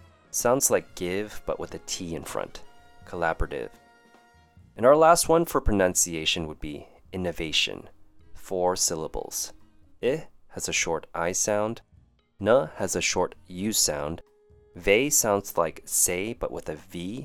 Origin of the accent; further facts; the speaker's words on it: Canada; Growing up in Canada, we do things differently, and there are some customs that I'll never get accustomed to living overseas.